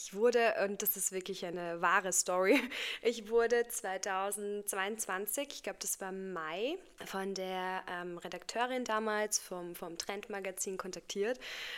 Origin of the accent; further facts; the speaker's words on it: Poland; born there; first language Polish; German is a second language; also born or lived in Germany; Ja, du weißt ja, ich bin ja gebürtige Polin. Das heißt, also Polnisch ist auch meine Muttersprache.